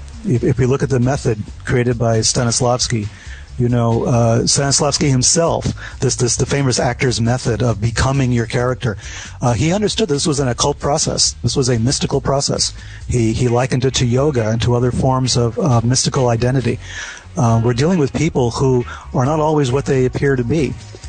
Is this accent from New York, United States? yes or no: yes; New York, United States; I'm from New York.